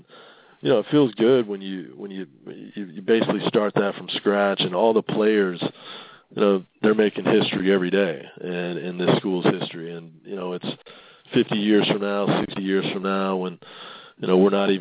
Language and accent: English; Hickory, North Carolina, United States; I grew up in Hickory, North Carolina.